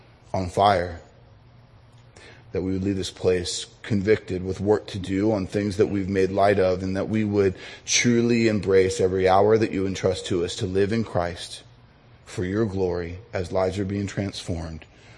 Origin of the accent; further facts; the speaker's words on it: California, United States; a pastor that pastored over me at my home church growing up in Orange County.